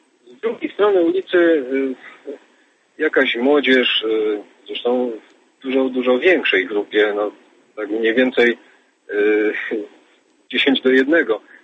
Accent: Katowice, Silesian Voivodeship, Poland; jestem z Katowic, a w tej chwili właśnie wracam z Warszawy.

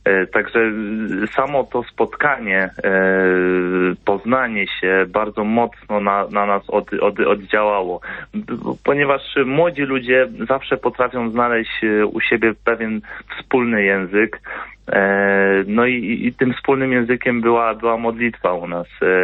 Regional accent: Tuchów, Lesser Poland, Poland; ponieważ pochodzę z Tuchowa

